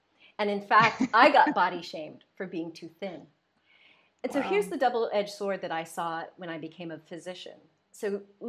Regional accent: Denver, Colorado, United States; so I grew up in Denver, Colorado, and I never had any issue with my body.

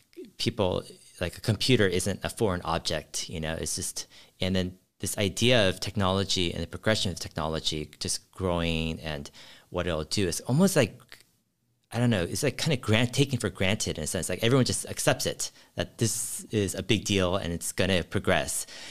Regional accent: San Jose, California, United States; I actually grew up in San Jose. Cupertino area. I think growing up in Silicon Valley

